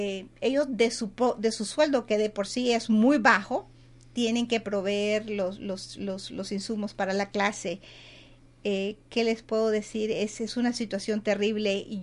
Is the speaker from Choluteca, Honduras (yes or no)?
no; Olancho, Honduras; Soy hondureña de Olanchana, de mucho orgullo. Tierra de gente de agarre, de agallas y de mucho valor.